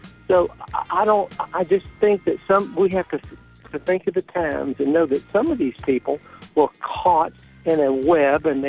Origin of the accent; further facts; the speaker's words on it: the South, United States; I'm a person who was born and raised in the South, but I don't like people displaying the Confederate flag